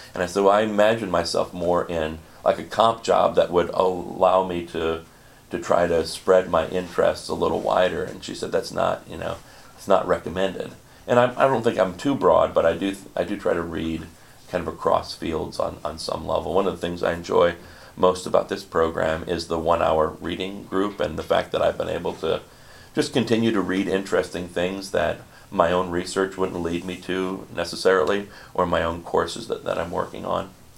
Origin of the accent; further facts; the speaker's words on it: Wisconsin, United States; I grew up in the Midwest. So I think for me, I don't know if this is a good answer or not, I grew up with a worker's mentality.